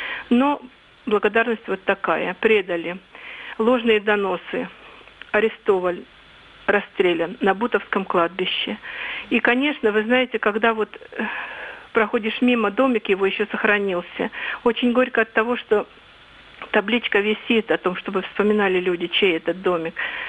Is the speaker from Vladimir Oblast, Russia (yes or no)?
no; Meshcherino, Moscow Oblast, Russia; Я из Подмосковья, село Мещерино.